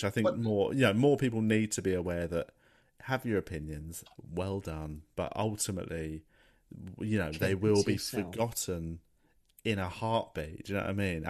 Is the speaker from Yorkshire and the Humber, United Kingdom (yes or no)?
no; Tooting, London, United Kingdom; I grew up in Tooting, surrounded by all sorts of people